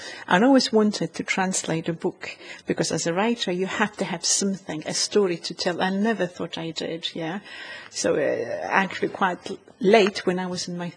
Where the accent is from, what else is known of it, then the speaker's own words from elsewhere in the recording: Gdańsk, Pomeranian Voivodeship, Poland; English is a second language; I come from Gdańsk, which is Danzica